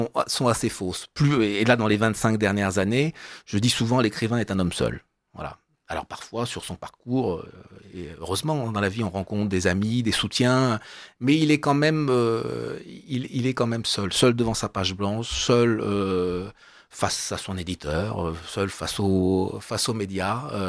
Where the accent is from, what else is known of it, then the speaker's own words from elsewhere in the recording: Bourges, Centre-Val de Loire, France; now in Paris, France; On reste toujours un provincial. Moi, je suis un petit berrichon, un berruyer. Je suis né à Bourges.